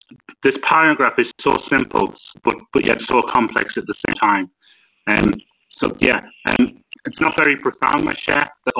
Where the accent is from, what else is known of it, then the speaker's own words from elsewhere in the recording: United Kingdom; Sorry, …, United Kingdom.